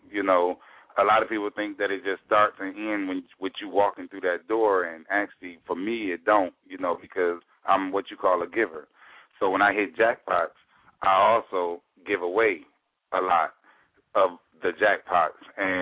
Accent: Detroit, Michigan, United States; I took my mother to the casinos over in Windsor because I'm from Detroit

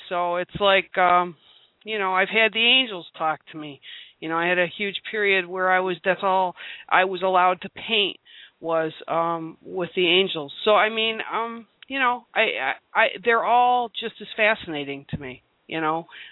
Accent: Detroit, Michigan, United States; I grew up in Detroit, and it was very diverse community.

